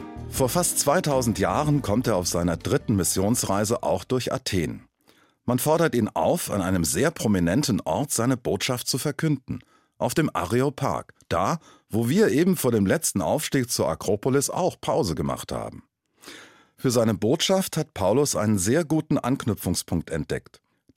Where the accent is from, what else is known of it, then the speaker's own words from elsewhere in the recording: Ernsthausen, Hesse, Germany; In diesem Moment wechsle ich in meinen Heimatdialekt. Und ich sei vor Ernsthause.